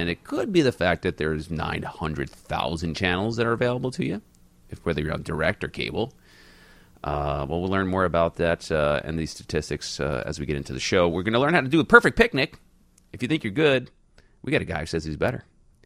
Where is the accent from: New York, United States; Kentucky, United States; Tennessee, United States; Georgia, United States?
New York, United States; now in Chicago, United States; where I come from, New York, originally. I'm a Chicagoan now